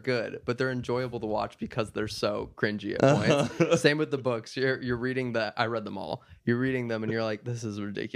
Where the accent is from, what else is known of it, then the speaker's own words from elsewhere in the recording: Minnesota, United States; also born or lived in Wisconsin; I was born in Wisconsin, but I grew up like 2 hours south of the St. Paul area, right on kind of like the corner of Wisconsin, Minnesota, and Iowa.